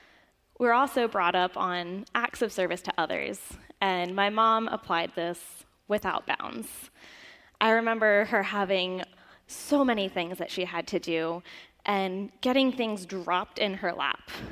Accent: Sebastian, Florida, United States; It was in the small town of Sebastian, Florida, that I was born and raised on an ashram

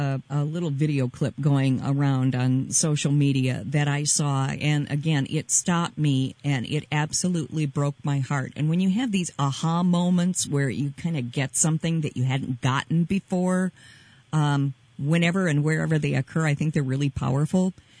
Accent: Minnesota, United States; the way that I see my everyday life as a Minnesotan, born and raised and lived here almost all of my life

